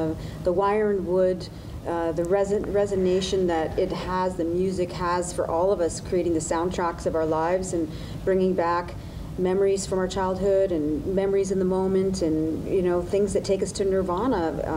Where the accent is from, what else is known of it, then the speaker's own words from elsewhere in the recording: Slave Lake, Alberta, Canada; raised in country music, growing up in Slave Lake, Alberta.